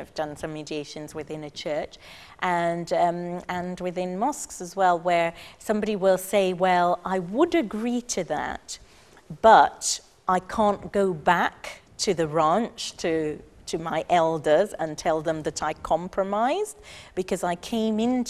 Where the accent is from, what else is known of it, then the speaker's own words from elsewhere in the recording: Sudan; I'm familiar with it because I'm from Sudan